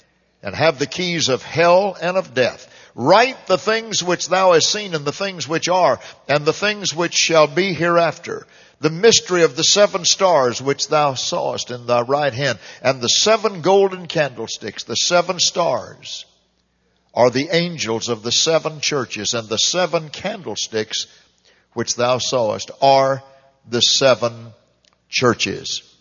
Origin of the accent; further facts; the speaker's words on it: United States; I am an American, and I'm proud of my nation, righteously proud